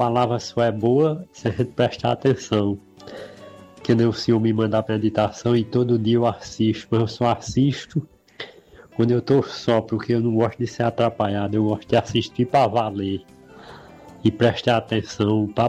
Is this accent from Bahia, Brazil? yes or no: no; Igaraci, Paraíba, Brazil; Sou do Vale do Pinhão, da cidade chama Igaraci, na Paraíba. Mas eu moro na zona rural, sítio Limoeiro.